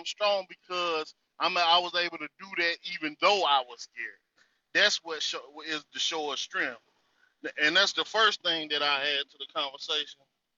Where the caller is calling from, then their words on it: North Carolina, United States; I'm coming out of the North Carolina territory.